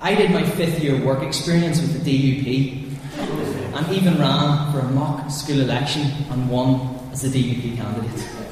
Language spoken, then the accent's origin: English; Belfast, Northern Ireland, United Kingdom; I was born and raised in East Belfast, and I'm from a family with a Protestant background.